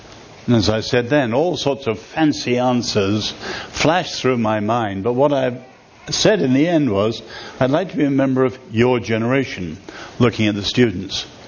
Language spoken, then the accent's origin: English; England, United Kingdom; I'm from England. And we have a saying in England that the coldest place in the world is an English country house in the summer.